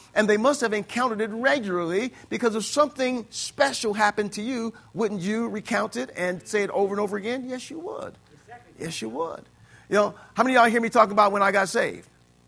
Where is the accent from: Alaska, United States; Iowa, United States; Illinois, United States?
Illinois, United States; I'm from Illinois. It snowed, and it snowed with the best of them.